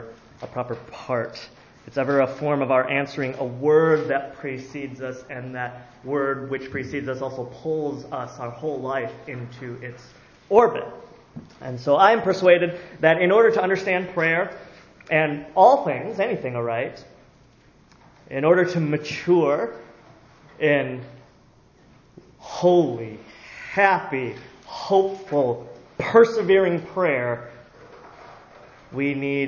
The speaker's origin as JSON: {"language": "English", "region": "Minnesota", "country": "United States", "tie": "born or raised there", "also_born_or_lived": "Illinois", "said": "I grew up in Minnesota. But we lived in Illinois for quite a while before moving back to Minnesota."}